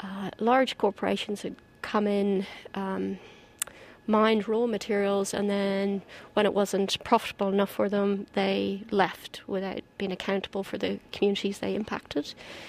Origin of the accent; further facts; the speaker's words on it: Ireland; I was raised in Ireland and I always was outdoors